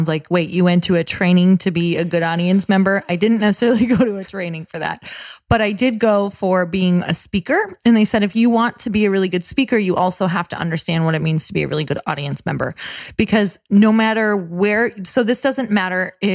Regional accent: Midwest, United States; I was like, I am from the Midwest, but I am gonna look like I live here.

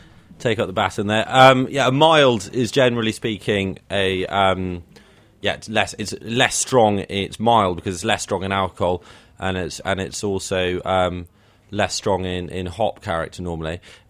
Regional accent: United Kingdom; I don't consider myself English. I'd consider myself British. I'm half Scottish, half English.

